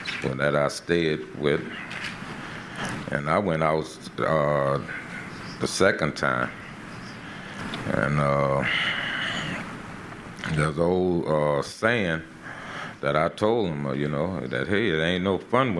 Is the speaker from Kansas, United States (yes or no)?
no; Gretna, Louisiana, United States; I was raised in Gretna, in a part of Gretna that was called McDonaldville, and my family owned property there.